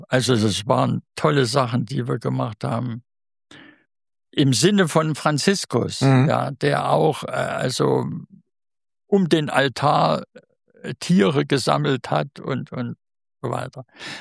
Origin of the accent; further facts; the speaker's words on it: Saxony, Germany; accent: Saxon; Ich habe ja auch so einen Slang, sächsisch, immer noch drin. Kriege ich nicht raus, macht auch nichts.